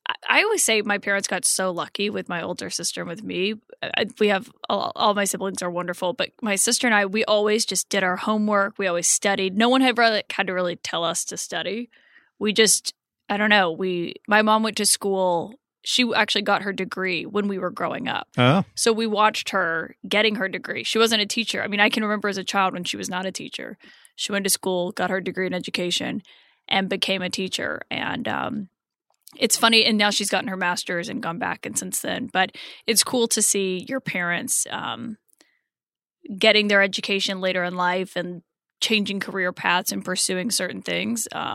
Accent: Prattville, Alabama, United States; So I tell people who aren't familiar with the state that I'm from Montgomery because they don't know what Prattville is.

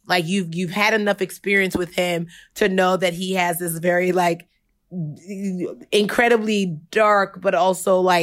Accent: Nigeria; also born or lived in United States; This is my purview and my perspective being both Nigerian and American.

